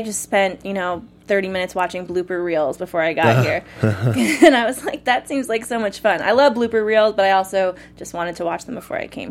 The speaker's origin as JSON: {"language": "English", "town": "Cleveland", "region": "Ohio", "country": "United States", "said": "because I'm from Cleveland, Ohio originally, and when I go home, what's everyone watching?"}